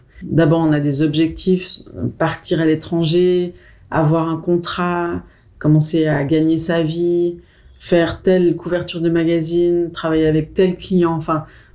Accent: Switzerland; c'est comme si j'osais pas rentrer chez moi en Suisse tant que j'avais pas un gros trophée

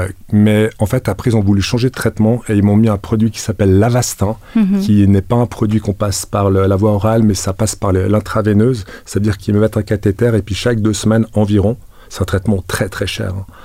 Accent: Valais, Switzerland; now in Geneva, Switzerland; j'ai 51 ans. En fait, je suis valaisan. Ça fait à peu près 29 ans que j'habite Genève.

